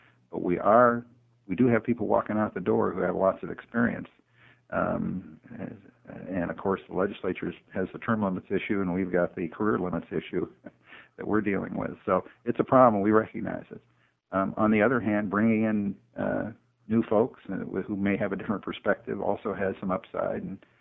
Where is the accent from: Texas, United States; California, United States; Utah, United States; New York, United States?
California, United States; Los Angeles; I grew up in the Los Angeles Basin in the 50s